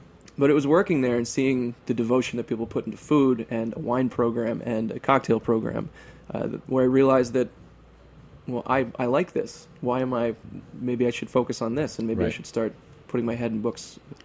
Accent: Milford, Connecticut, United States; It began in my hometown, which is Milford, Connecticut, in southern Connecticut.

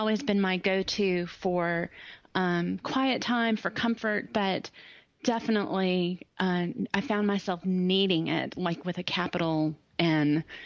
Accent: Greenville, South Carolina, United States; also born or lived in Ohio; Oh, I'm from Greenville, South Carolina. My accent, I was born in Ohio, so this accent was developed, but I've lived in Greenville for a long time now, 30-something years on and off.

